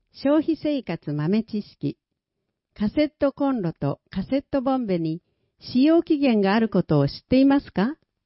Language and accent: Japanese; Malaysia; Japanese is a second language; now in Japan; 今回は私の母国、マレーシアの政治について紹介します。